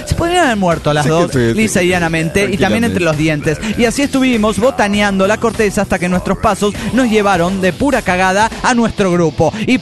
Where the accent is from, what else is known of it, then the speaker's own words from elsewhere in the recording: Mexico City, Mexico; del DF mexicano.